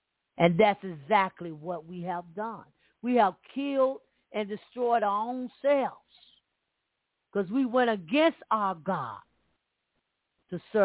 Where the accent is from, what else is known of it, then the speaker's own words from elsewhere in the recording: Alabama, United States; I'm from Alabama, man. I growed up around nothing but fruit trees.